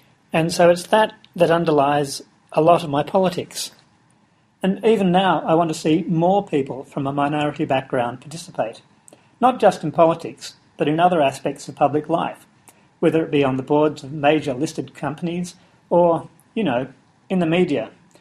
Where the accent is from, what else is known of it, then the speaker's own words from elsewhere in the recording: Australia; I was born in Australia. My parents came here from Hong Kong. My dad migrated in 1960, and I was raised as an Australian.